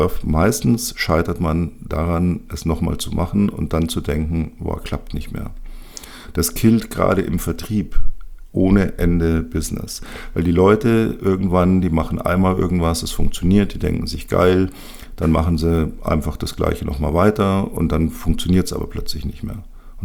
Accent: Munich, Bavaria, Germany; Ich bin ja hier als Münchner natürlich FC Bayern-Fan.

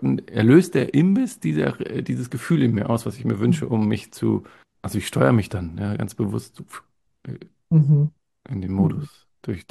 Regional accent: North Rhine-Westphalia, Germany; ich komme aus dem Ruhrgebiet, ja. Kulturell schon, ja.

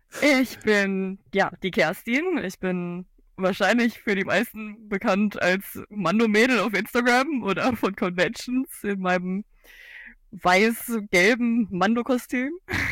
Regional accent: Cologne, North Rhine-Westphalia, Germany; ich komme aus Köln.

